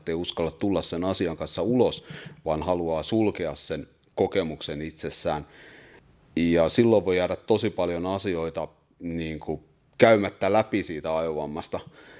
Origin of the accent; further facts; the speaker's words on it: Raisio, Southwest Finland, Finland; Tulen Raisiosta, Varsinais-Suomesta, sieltä Turun vierestä.